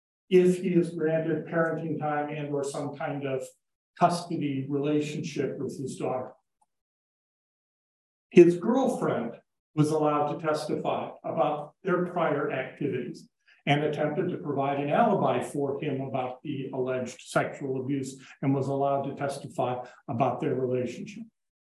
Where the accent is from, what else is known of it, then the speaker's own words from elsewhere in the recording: Mankato, Minnesota, United States; I'm an attorney from Mankato, Minnesota